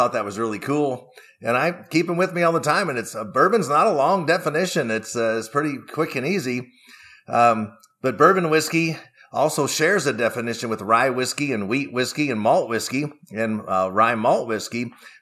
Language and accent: English; Kentucky, United States; And I grew up in Kentucky, so I had the pedigree.